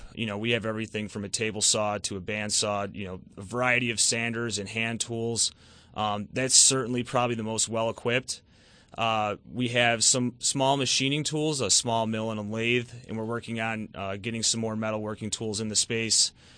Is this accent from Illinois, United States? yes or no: yes; Chicago, Illinois, United States; now in Rochester, United States; I'm actually from Chicago, Illinois.